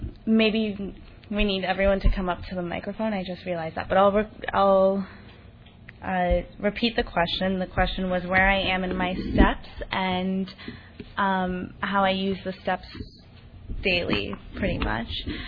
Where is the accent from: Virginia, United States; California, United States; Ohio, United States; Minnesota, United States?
California, United States; Beverly Hills; I grew up in Beverly Hills. We were the quote-unquote Brady Bunch.